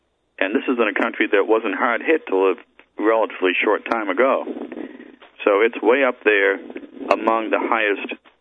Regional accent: Massachusetts, United States; now in Maryland, United States; Massachusetts, my home state, didn't list it.

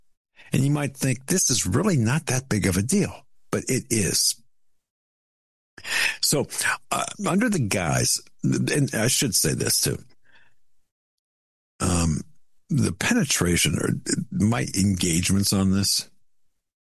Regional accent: Erie, Pennsylvania, United States; In my hometown in Erie.

